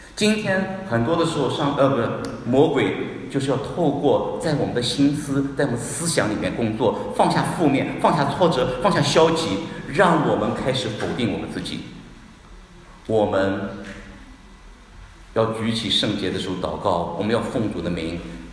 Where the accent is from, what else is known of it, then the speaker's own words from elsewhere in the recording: Wenzhou, Zhejiang, China; 我们温州人比较厉害